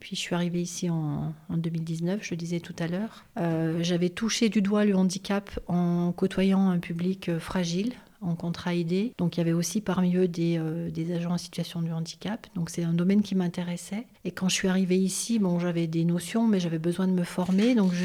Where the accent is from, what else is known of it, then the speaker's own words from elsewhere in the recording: Saint-Étienne, Auvergne-Rhône-Alpes, France; born there; Oui, je suis née à Saint-Étienne.